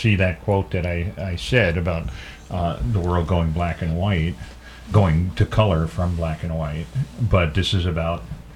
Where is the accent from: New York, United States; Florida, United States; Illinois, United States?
New York, United States; New York City; I grew up in New York City.